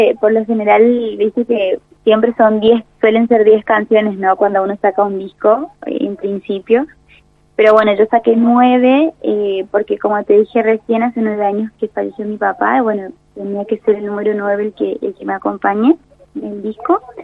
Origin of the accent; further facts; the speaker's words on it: Formosa, Argentina; Sí, yo soy de Formosa Capital.